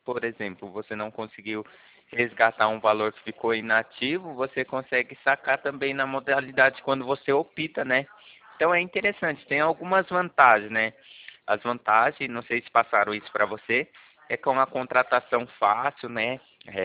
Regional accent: Campo Limpo Paulista, São Paulo, Brazil; Eu sou daqui de Campo Limpo Paulista, né?

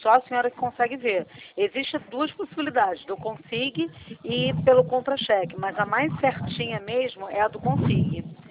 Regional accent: Duque de Caxias, Rio de Janeiro, Brazil; Eu também sou de Caxias.

